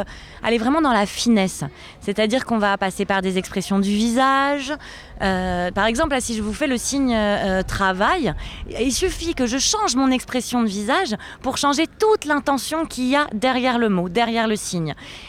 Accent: Switzerland; J'ai grandi et travaillé en Suisse et je suis née sourd.

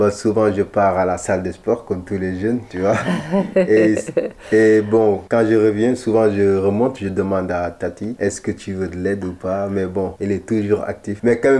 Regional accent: Senegal; now in France; vais peut-être rentrer chez moi. Bah, j'inviterai ma famille qui est là, tati et tonton. Ils vont venir chez nous au Sénégal.

